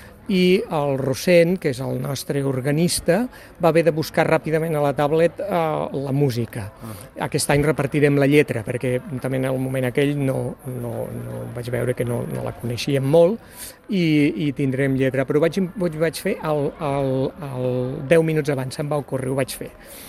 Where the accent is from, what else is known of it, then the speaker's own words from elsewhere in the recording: Sant Julià de Lòria, Andorra; Jo sóc de Sant Julià de Lòria